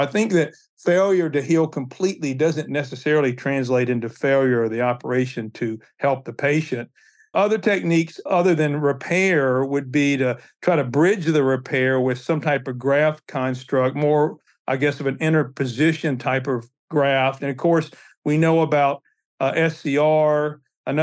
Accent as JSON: {"language": "English", "region": "Mississippi", "country": "United States", "tie": "born or raised there", "also_born_or_lived": "New York", "said": "I was raised and educated in Mississippi, medical school residency, and then did a sports medicine fellowship at the Hospital for Special Surgery in New York."}